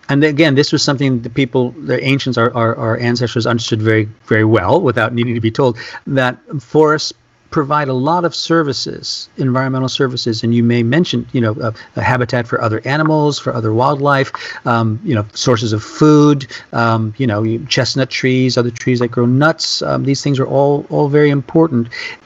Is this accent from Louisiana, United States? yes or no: yes; Louisiana, United States; I'm from Louisiana, and we use cypress, so I'm kind of familiar with other cypresses.